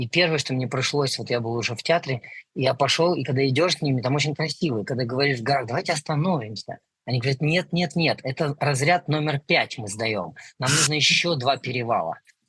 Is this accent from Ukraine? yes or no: no; Russia; я вырос на Байкале